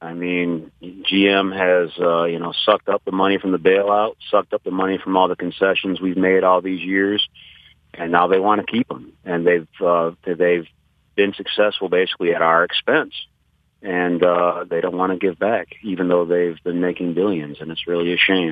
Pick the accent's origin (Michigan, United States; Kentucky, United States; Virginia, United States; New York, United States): Michigan, United States; Flint; You know, I grew up in Flint. I've been poor most of my life, and I can do it again if that's what it takes.